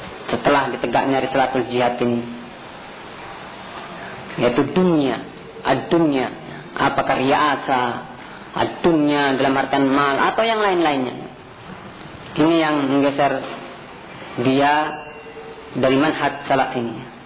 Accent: Ambon, Maluku, Indonesia; yang asalnya saya dari Ambon diundang

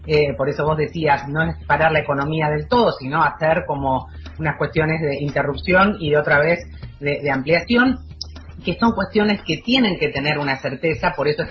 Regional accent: Argentina; creo que eso también nos engrandece como argentinos y argentinas

